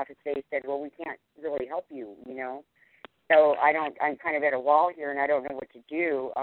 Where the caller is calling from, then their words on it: California, United States; I'm calling from California